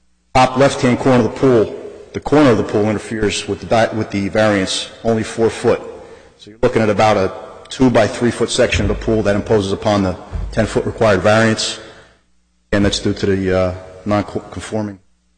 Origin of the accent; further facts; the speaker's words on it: Nutley, New Jersey, United States; born and raised in Nutley, wanted to live in Nutley.